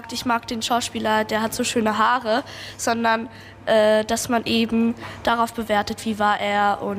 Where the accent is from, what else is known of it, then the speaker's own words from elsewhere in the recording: Luxembourg; Also ich komme aus Luxemburg